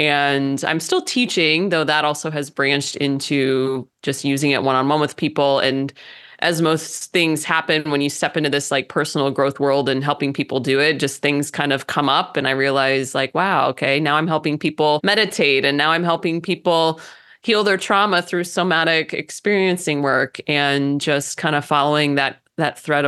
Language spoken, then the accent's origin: English; Missouri, United States; born there; And so I was born in the Midwest. I'm a Midwest girl at heart, born right in the middle of Missouri.